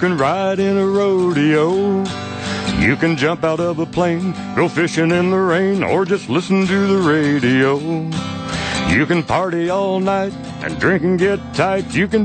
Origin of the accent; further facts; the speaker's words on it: Middletown, Indiana, United States; Little town in Indiana, surrounded by cornfields, no stoplights, Middletown, Indiana.